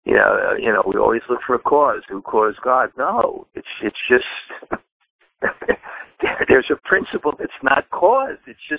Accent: New York, United States; And actually, you know, I'm from New York, so I don't have much country samskaras.

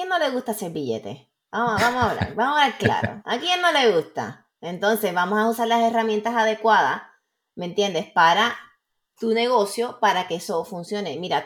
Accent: Puerto Rico; Sí, boricua. Yo soy boricua para que tú lo sepas, ¿sabes?

